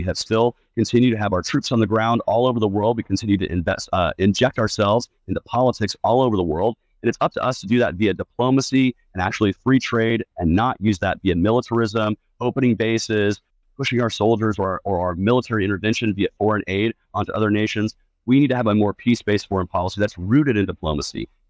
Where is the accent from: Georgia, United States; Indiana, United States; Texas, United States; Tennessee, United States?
Georgia, United States; Georgia. We need to have a presidential candidate to get over a certain amount, or we lose that in my home state.